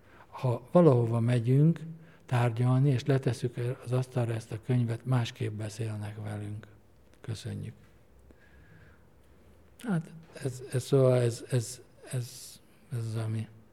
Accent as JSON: {"language": "Hungarian", "town": "Cegléd", "region": "Pest", "country": "Hungary", "tie": "born there", "said": "szülővárosom Cegléd"}